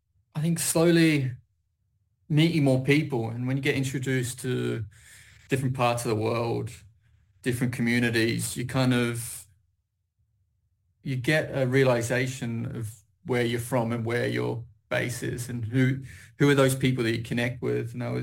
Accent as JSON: {"language": "English", "town": "Logan", "region": "Queensland", "country": "Australia", "tie": "born or raised there", "also_born_or_lived": "United Kingdom", "said": "Like primarily, I grew up in Logan, very working class community. And then I left and spent some time in the UK."}